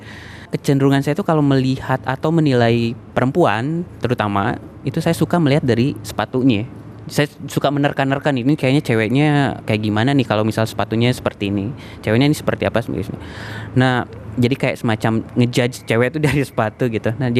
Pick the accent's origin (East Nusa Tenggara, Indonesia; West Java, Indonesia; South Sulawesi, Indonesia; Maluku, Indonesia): West Java, Indonesia; Bandung; Saya dari Bandung.